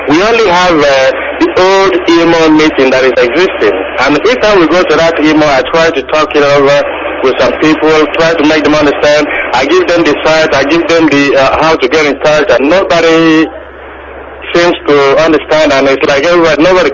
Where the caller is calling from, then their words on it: Brazil; I'm calling from Brazil.